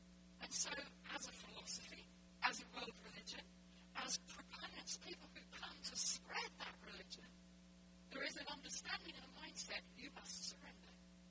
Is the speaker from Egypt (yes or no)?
yes; Egypt; also born or lived in Middle East; I grew up in the Middle East. I'm Egyptian, my father's Egyptian, and I lived and grew up in the Middle East. I went to school with Muslim friends